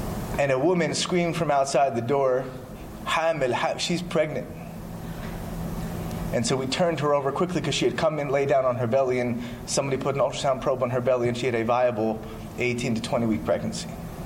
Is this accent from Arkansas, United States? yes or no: yes; Arkansas, United States; I come from Arkansas.